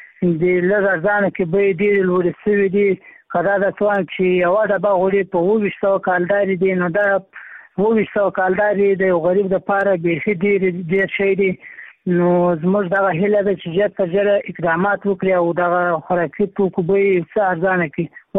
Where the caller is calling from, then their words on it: Maiwand, Kandahar, Afghanistan; همدار زه د میوند ولسوالۍ څخه درسره پاری کوم.